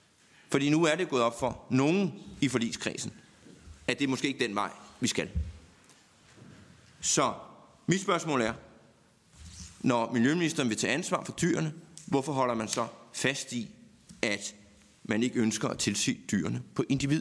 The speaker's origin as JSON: {"language": "Danish", "region": "Capital Region of Denmark", "country": "Denmark", "said": "I Nordsjælland, hvor jeg kommer fra"}